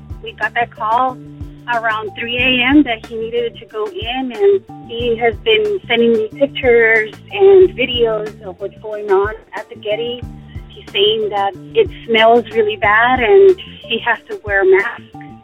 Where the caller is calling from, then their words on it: Venice Beach, California, United States; and I'm calling from Venice Beach, California.